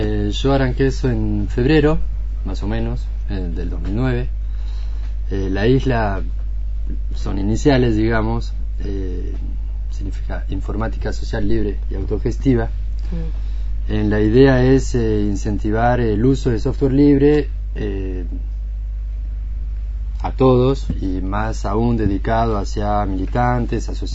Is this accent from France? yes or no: yes; France; Spanish is a second language; yo vengo de Francia, por eso el acentito.